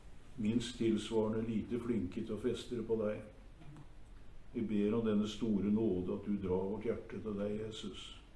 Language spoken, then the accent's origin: Norwegian; Kragerø, Vestfold og Telemark, Norway; De forteller om en gammel skomaker borti der jeg kommer fra, Sandrald Kragerø.